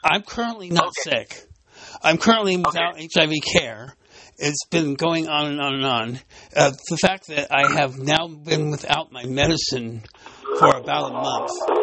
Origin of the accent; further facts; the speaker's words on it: San Bernardino, California, United States; I was born and raised here in San Bernardino.